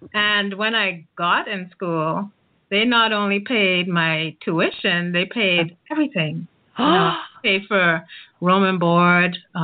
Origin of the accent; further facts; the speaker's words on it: Nassau, New Providence, Bahamas; born there; Yes, I was. I was born in Nassau, Bahamas.